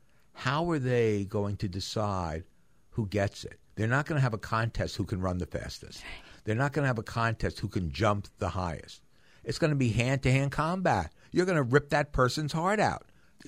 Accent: Great Neck, New York, United States; years ago in my hometown, Great Neck, Long Island, where I grew up, where five kids had hired somebody to take their SATs for them.

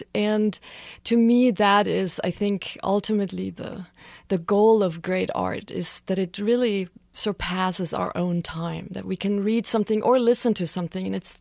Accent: Germany; I did. I grew up in Germany, and my father was a singer.

